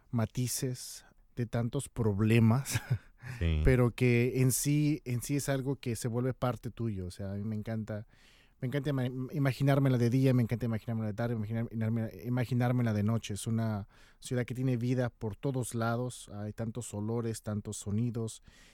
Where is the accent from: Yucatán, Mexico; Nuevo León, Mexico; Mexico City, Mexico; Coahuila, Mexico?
Mexico City, Mexico; soy de la Ciudad de México. Soy más que nada espiritual y soy un hombre gay.